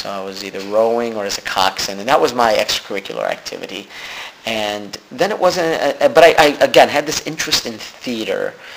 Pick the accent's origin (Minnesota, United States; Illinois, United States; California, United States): Illinois, United States; Chicago; even though I grew up in Chicago, the mecca of improvisation, I grew up on the South Side, which is far away from all the improv theaters